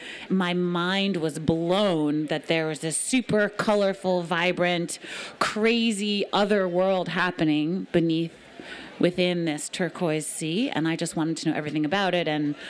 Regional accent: Brooklyn, New York, United States; now in Maine, United States; I grew up in Brooklyn in New York City for my whole childhood

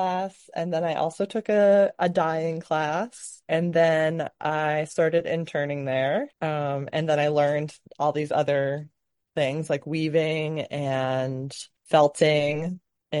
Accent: Bangor, Maine, United States; I grew up in the Bangor area.

